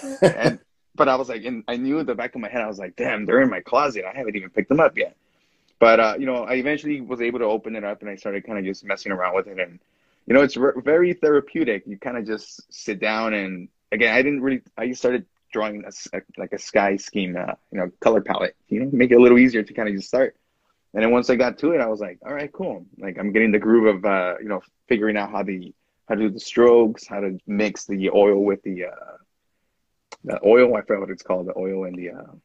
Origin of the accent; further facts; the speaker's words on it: Los Angeles, California, United States; I'm from the Southeast LA area, and for a really long time this place, it's always been kind of bad.